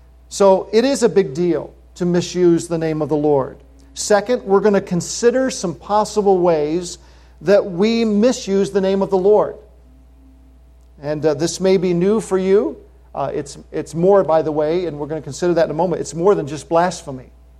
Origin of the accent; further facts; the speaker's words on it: New York, United States; Back in high school, we had a girl on our bus in my hometown in upstate New York